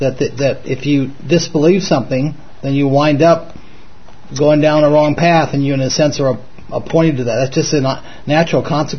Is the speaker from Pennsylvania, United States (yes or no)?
no; Miami, Florida, United States; Well, I grew up in Miami, Florida, and as a kid I went to high school with a lot of Jewish kids